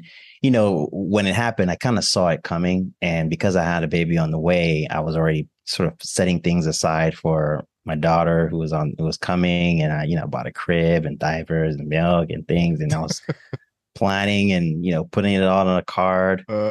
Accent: Nigeria; I'm Nigerian. I can cook Nigerian food

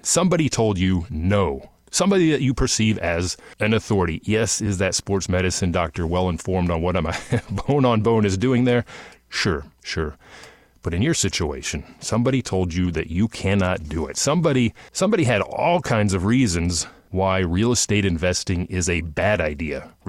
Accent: Texas, United States; I grew up here in North Texas playing soccer all my life.

